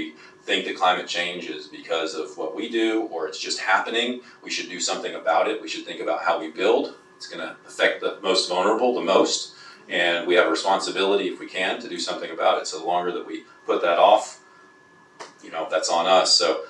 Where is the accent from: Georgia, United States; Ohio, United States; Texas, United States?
Texas, United States; So I grew up in East Texas in an oil field.